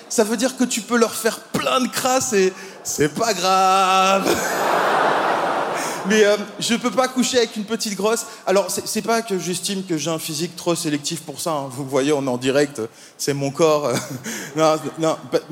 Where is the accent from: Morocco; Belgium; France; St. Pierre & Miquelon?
Belgium; Alors, moi je viens de Belgique. Vous savez, c'est ce petit pays pas très loin